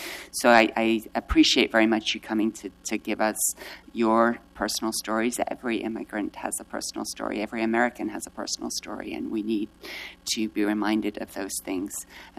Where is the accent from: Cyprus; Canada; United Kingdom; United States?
United Kingdom; moved away; June 11th of 1979, I was fresh off the boat. I came to hear from the United Kingdom